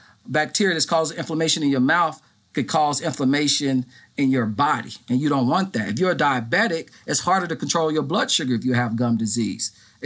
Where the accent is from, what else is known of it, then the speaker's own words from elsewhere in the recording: Inglewood, California, United States; I started off in public health dentistry because I grew up in Inglewood, and my dad, he was a staple in Inglewood.